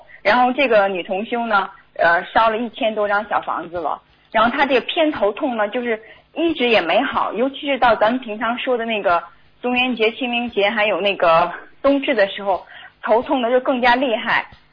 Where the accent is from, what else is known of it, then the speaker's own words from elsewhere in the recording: Southeast, United States; 我是美国东南部，我们这三个州在一块共修的。